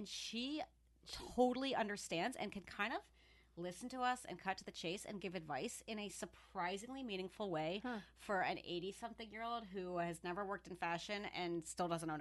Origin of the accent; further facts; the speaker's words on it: New York City, New York, United States; Born and raised in Forest Hills in New York.